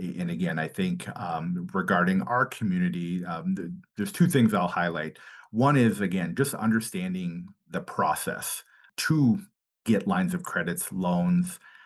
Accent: Green Bay, Wisconsin, United States; I'm born and raised in Green Bay, and I've seen the Latino business community grow significantly in Northeast Wisconsin.

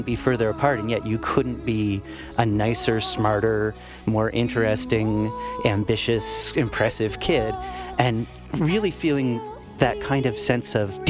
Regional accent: Canada; But I think it was also the fact that as a Canadian

